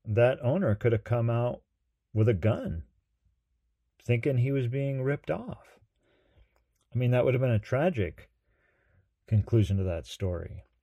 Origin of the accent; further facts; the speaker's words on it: Washington, United States; a friend of mine I grew up with up in Washington